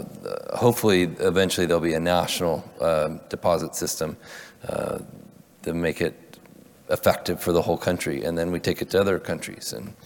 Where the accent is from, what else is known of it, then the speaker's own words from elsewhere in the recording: Oregon, United States; You know, I'm from Oregon, where we have a bottle deposit